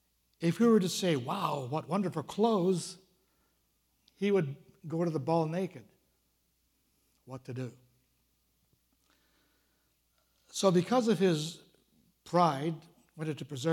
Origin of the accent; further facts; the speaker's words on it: Vancouver, British Columbia, Canada; I remember growing up in Vancouver, September, when September rolls around